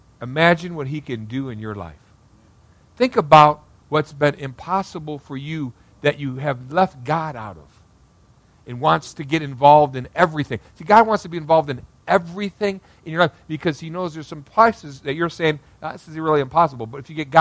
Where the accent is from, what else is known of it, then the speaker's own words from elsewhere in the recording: Midwest, United States; I got that broken English because I'm from the Midwest.